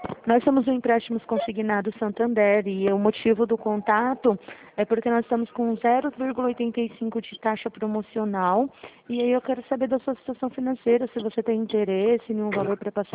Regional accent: Carapicuíba, São Paulo, Brazil; a gente é de Carapicuíba, né? Grande São Paulo.

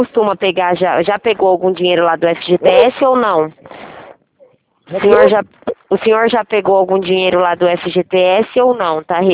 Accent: Presidente Prudente, São Paulo, Brazil; Eu sou de Presidente Prudente.

